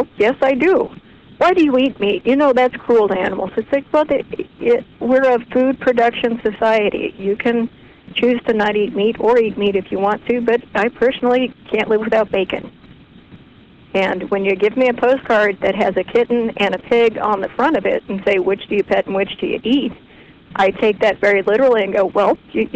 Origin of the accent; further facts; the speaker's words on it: Kansas, United States; I said, "Well, I'm from Kansas."